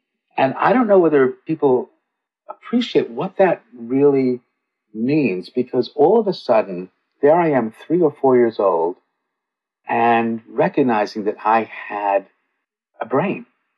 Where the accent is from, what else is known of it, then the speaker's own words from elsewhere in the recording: England, United Kingdom; also born or lived in Cape Town; I was born in Cape Town. I was growing up in England.